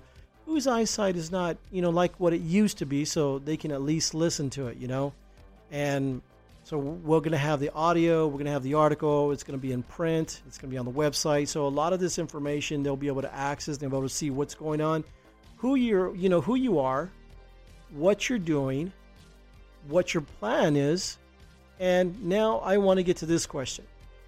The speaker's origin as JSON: {"language": "English", "town": "Houston", "region": "Texas", "country": "United States", "said": "You know, I'm from Houston, and I've lived, you know, as a child, I've lived in a wide variety of different places, and I grew up in some pretty tough areas"}